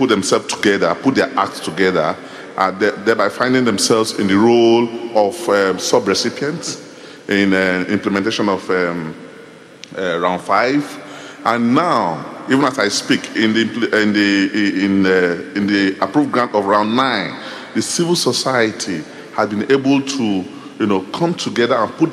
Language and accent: English; Nigeria; I'm from Nigeria.